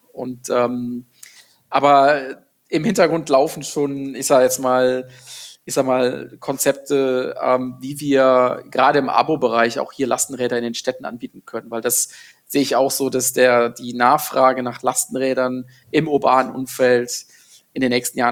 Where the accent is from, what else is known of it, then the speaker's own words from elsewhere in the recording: Gummersbach, North Rhine-Westphalia, Germany; born there; ich komme gebürtig aus Gummersbach, aus dem Oberbergischen Kreis, was 1/2 Stunde von Köln ist